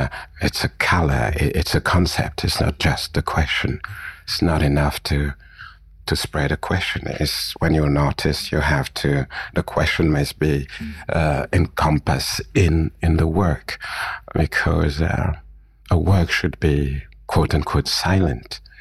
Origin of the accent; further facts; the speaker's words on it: Cameroon; I don't need to say I'm from Cameroon or from Africa, etc. It's obvious.